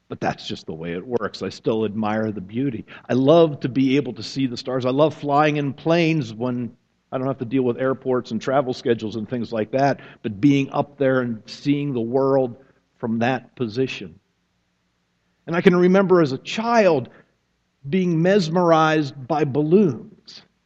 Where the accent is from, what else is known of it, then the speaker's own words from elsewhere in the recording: Pennsylvania, United States; I'm from Pennsylvania originally, Pennsylvania Department of Transportation, PennDOT.